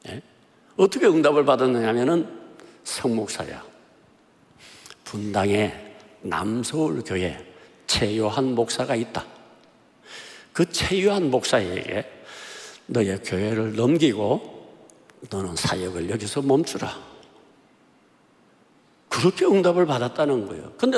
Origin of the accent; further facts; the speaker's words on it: Gyeongsang, South Korea; 세 번째, 지역이 틀려요. 저는 경상도입니다.